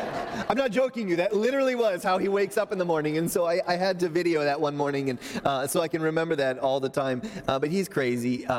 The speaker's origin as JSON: {"language": "English", "town": "Sterling Heights", "region": "Michigan", "country": "United States", "tie": "born or raised there", "said": "I grew up in Sterling Heights, so not too far from here. In fact, my parents, they still live in the same house."}